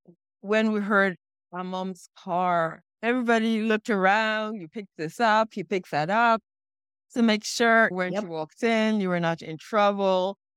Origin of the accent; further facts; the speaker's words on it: Cameroon; I'm originally from Cameroon in West Central Africa.